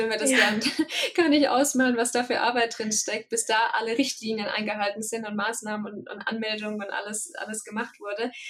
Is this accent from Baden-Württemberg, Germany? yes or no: yes; Baden-Württemberg, Germany; Ich komme aus Baden, deswegen sage ich jetzt prima Schwaben.